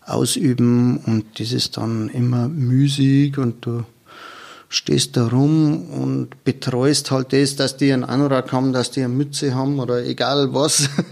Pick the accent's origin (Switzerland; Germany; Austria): Germany; Bavaria; Ja, meine Heimat, das Berchtesgadener Land